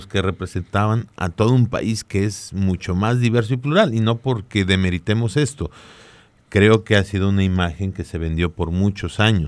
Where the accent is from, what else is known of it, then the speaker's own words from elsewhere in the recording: Mexico; como mexicanos, obviamente nos interesa el hecho de la imagen que estamos generando en el mundo